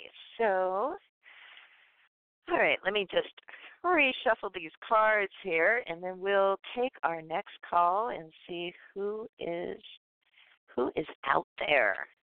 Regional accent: Pennsylvania, United States; I grew up outside of Pittsburgh. I love Pittsburgh.

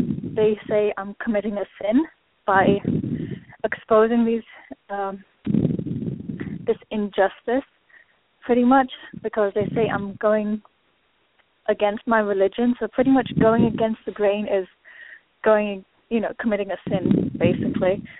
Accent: United Kingdom; Okay, basically, I'm a British Muslim, like you said.

